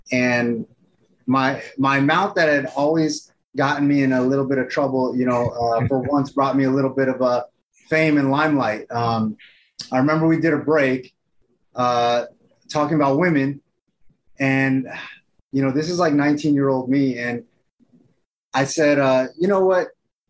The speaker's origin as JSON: {"language": "English", "region": "New York", "country": "United States", "tie": "born or raised there", "said": "Back East. I grew up back East. And I think that's where I get a little bit of my flair, a little bit of my swag, you know, back in New York"}